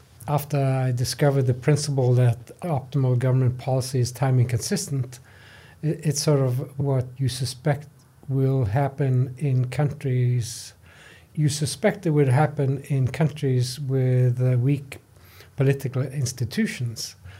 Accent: Norway; My home country, Norway, I think is fairly stable politically and trustworthy.

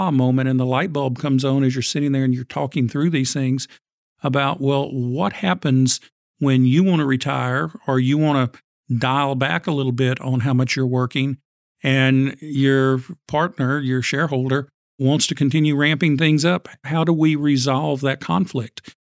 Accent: Gonzales, Texas, United States; Well, I grew up in Gonzales, Texas on a ranch. My family was cattle ranchers as a kid.

